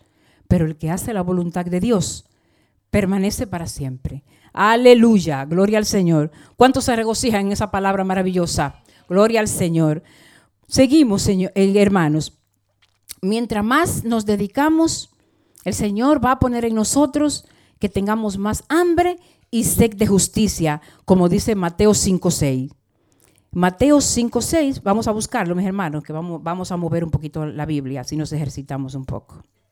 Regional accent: Dominican Republic; hace muchos años escuché en mi país, en República Dominicana

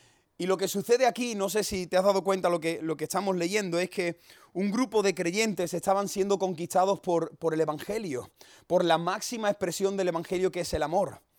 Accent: Cádiz, Andalusia, Spain; also born or lived in Córdoba; hemos estado 5 años trabajando en Córdoba y ahora el Señor pues nos ha llevado a nuestra tierra. Yo soy de Cádiz y allí estamos pastoreando

